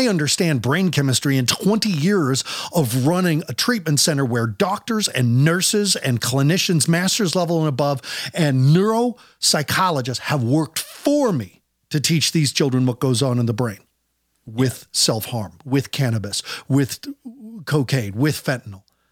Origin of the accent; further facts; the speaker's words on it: Longmont, Colorado, United States; also born or lived in Denver / Aurora / Lakewood; raising my children in Boulder, Colorado, growing up in Longmont, Colorado, having lived in Denver and Aurora and Lakewood, I love Colorado.